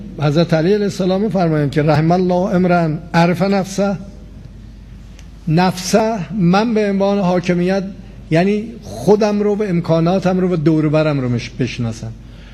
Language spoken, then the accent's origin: Persian; Iran; من به عنوان یک ایرانی دلم نمیخواد بچه های ما و نوه های ما در آینده یک زمین سوخته و یک طبیعت از بین رفته رو تحویل بگیرن